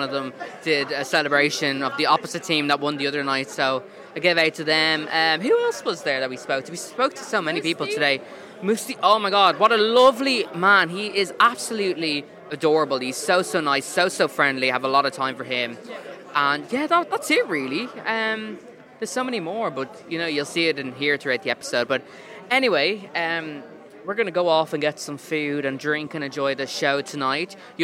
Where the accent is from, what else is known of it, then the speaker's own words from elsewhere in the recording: Ireland; Now, obviously, we're from Ireland.